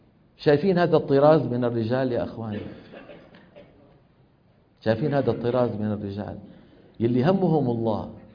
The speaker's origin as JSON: {"language": "Arabic", "town": "Damascus", "region": "Damascus Governorate", "country": "Syria", "said": "لما ينزل إلى دمشق اللي هي مدينتي أنا"}